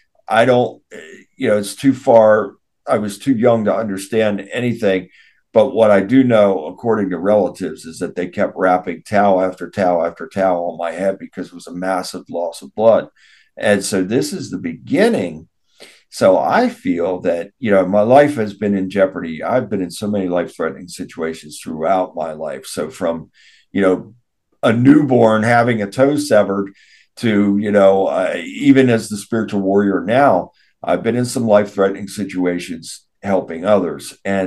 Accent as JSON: {"language": "English", "town": "Linthicum", "region": "Maryland", "country": "United States", "tie": "born or raised there", "also_born_or_lived": "Baltimore", "said": "So I was born in Baltimore. And so these locations, so then we, the family lived in an area called Linthicum, which is just outside of Baltimore City."}